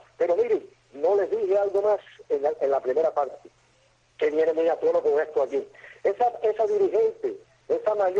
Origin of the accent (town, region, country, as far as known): Cuba